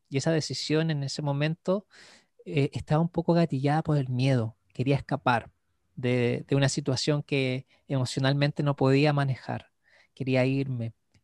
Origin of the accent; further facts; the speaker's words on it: Iquique, Tarapacá, Chile; era la primera vez que me enfrentaba a un lugar así como tan diferente de mi ciudad de origen, de Iquique. En Iquique ni siquiera llueve